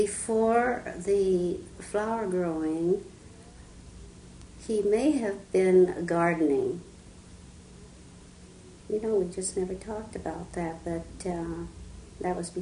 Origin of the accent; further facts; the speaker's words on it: Los Angeles, California, United States; Right there on Los Feliz. We were raised there, right on the same property that we were growing flowers.